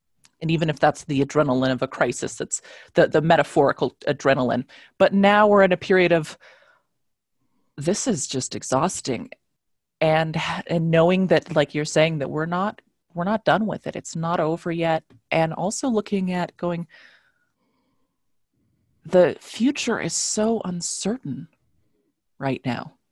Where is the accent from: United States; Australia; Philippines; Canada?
United States; Southwest; I am from the Southwest and lived through a lot of pretty scary fires.